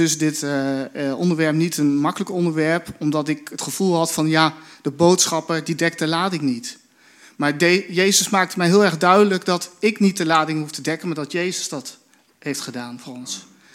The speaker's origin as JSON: {"language": "Dutch", "country": "Netherlands", "said": "En ik denk daarom ook dat dit thema extra bijzonder moeilijk voor ons is, als Nederlanders, als Westelingen"}